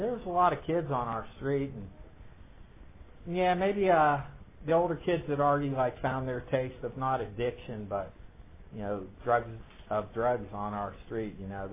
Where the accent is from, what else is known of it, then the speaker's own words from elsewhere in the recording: Pittsburgh, Pennsylvania, United States; also born or lived in Oklahoma / Baltimore / Chicago; You know, we moved from Oklahoma to Baltimore to Chicago, but I grew up in Pittsburgh. We moved here in about 1970, and I was in about eighth grade.